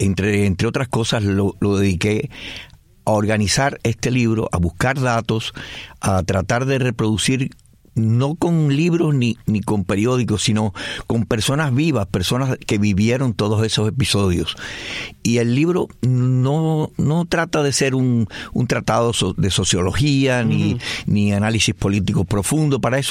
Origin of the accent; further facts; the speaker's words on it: Santiago de Cuba, Cuba; Nos criamos en Santiago de Cuba. Yo estudié toda mi primaria en el colegio jesuita, el colegio de Dolores.